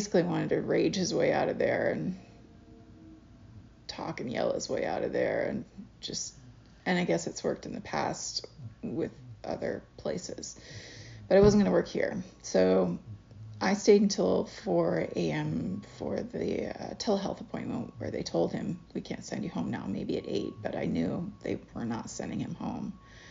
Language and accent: English; Iowa, United States; you go just west on 20, which is what I usually do to my hometown in Iowa.